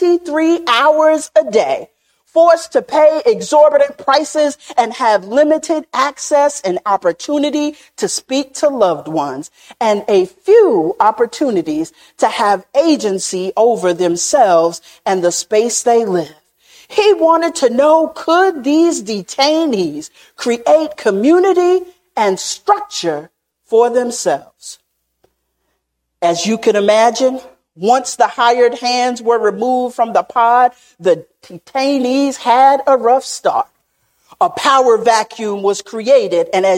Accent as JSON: {"language": "English", "region": "Arkansas", "country": "United States", "tie": "born or raised there", "said": "Unlocked, a jail experiment occurs in my home state of Arkansas"}